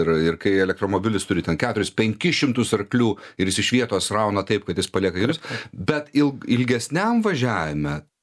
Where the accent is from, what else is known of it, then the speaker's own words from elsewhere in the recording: Samogitia, Lithuania; mes esam labai užsispyrę, mes visi esam žemaičiai